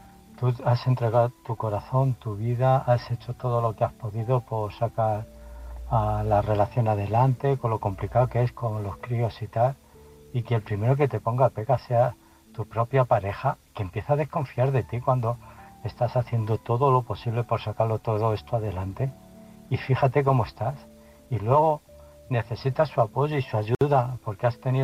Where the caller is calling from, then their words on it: Illescas, Castilla-La Mancha, Spain; de Illescas